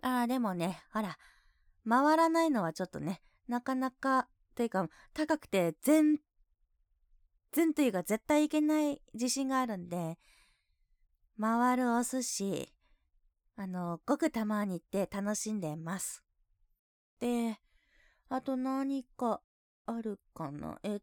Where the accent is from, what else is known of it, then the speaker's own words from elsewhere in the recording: Hokkaido, Japan; 出身地は北海道です。